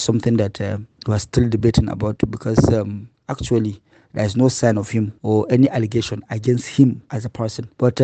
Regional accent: Bauchi, Nigeria; I'm from Bauchi State.

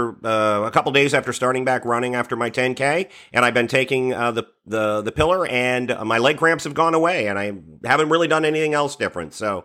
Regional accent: Washington, District of Columbia, United States; I grew up in Washington, D.C., Bex, just to give you some background

